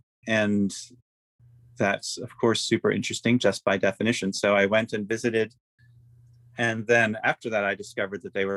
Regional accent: Philadelphia, Pennsylvania, United States; I grew up in Philadelphia and spent my summers in Maine.

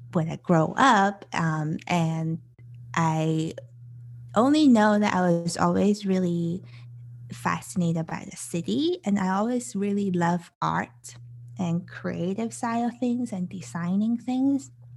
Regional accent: Hong Kong; I was originally from Hong Kong, and I was born and raised there. And I was always living in very tiny spaces. As you know, Hong Kong is a very small city with a lot of people

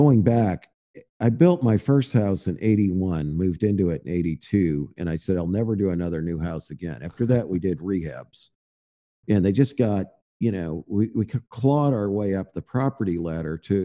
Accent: St. Louis, Missouri, United States; now in Fayetteville, United States; I grew up in the St. Louis area. It's closer to home, closer to my mom and dad, a very entrepreneurial area.

